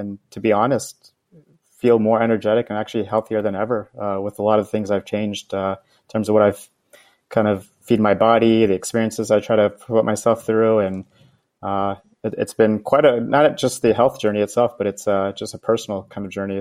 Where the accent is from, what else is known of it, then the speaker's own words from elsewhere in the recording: Nashville, Tennessee, United States; 35 years old and live in the South Bay in the Bay Area. I grew up in Nashville, Tennessee, went to college at Vanderbilt, went to dental school at NYU and graduated in 2012.